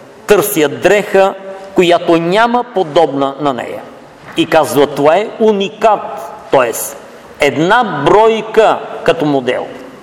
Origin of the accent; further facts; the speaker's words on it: Pazardzhik Province, Bulgaria; moved away; аз съм от Пазарджишкия край и си спомням на село